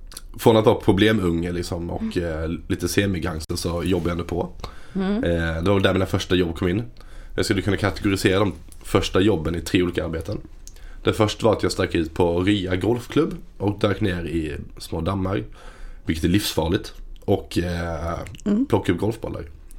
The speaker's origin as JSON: {"language": "Swedish", "town": "Helsingborg", "region": "Skåne", "country": "Sweden", "tie": "born or raised there", "said": "jag är 24 år gammal. Född och uppvuxen i Helsingborg i Skåne i en liten säker och mysig villa för ort som heter Rydebäck strax utanför Helsingborg."}